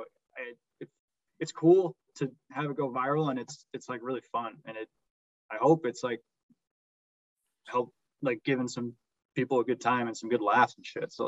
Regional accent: Massachusetts, United States; Like, I grew up in the Boston area, so the New York guys hate me.

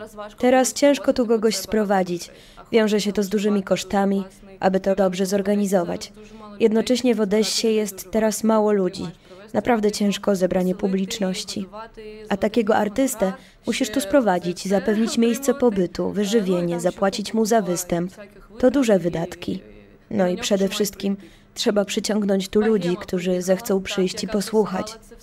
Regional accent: Bilhorod-Dnistrovskyi, Odesa Oblast, Ukraine; Pochodzę z Białego Grodu nad Dniestrem, teoretycznie położonego 2 godziny jazdy stąd

